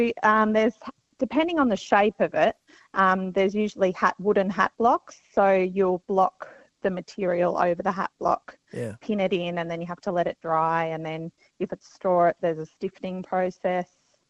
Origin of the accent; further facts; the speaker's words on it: Geelong, Victoria, Australia; Well, I was living in Geelong. Geelong's my hometown.